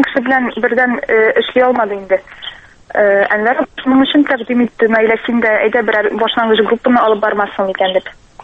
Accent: Shemordan, Tatarstan, Russia; Мин Сабар районы Шәмәрдән бистәсеннән.

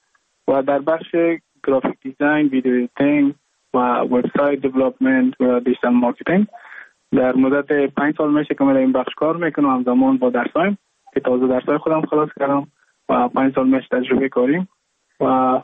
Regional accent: Mazar-i-Sharif, Balkh, Afghanistan; moved away as an adult; now in Goa, India

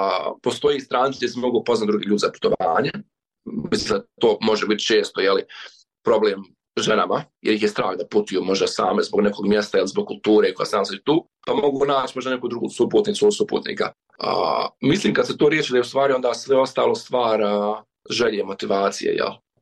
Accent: Bosnia & Herzegovina; ja sam iz Bosne i Hercegovine

